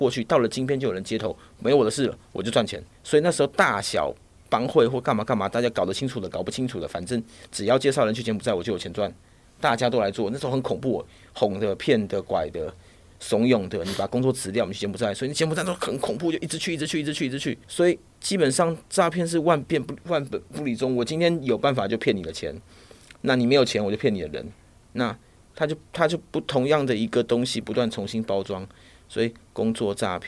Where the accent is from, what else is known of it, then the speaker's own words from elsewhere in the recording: Taiwan; 就是谢谢人家照顾我们台湾人